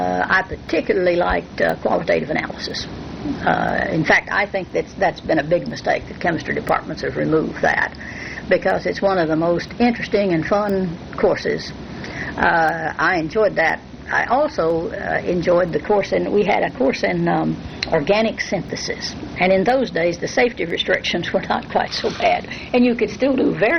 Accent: Texas, United States; accent: Texas; I mean, my Texas accent in French did not agree.

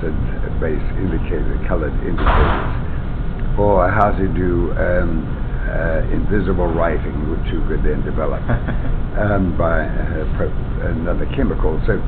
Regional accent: Lower Hutt, Wellington, New Zealand; I was born in New Zealand mm-hmm. and educated in New Zealand in the city of Lower Hutt, which is a suburb of the capital city of Wellington.

